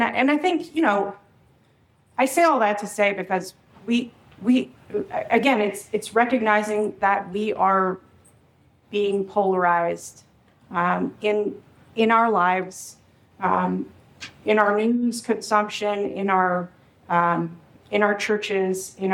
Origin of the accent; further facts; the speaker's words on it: Hawaii, United States; Having lived, born and raised in Hawaii, grew up multicultural, exposed to so many different cultures and people, and the South is different.